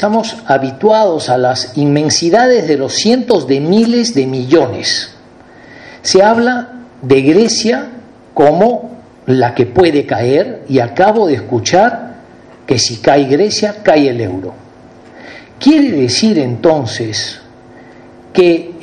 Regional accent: Peru; Cuando en mi país, el Perú, debimos 20 mil millones de dólares en la década de los 80

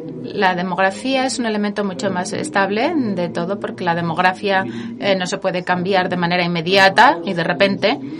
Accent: Poland; Spanish is a second language; especialmente en vuestro país, en España, debido a la escala de la migración, y en mi país, Polonia, que no se ve muy afectado por la migración

